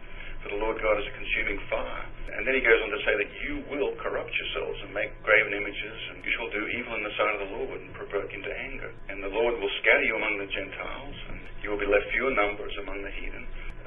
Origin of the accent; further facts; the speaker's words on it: Australia; also born or lived in Canada / United States; I am an expat from Australia. I'm married to a Southern Belle from Mobile.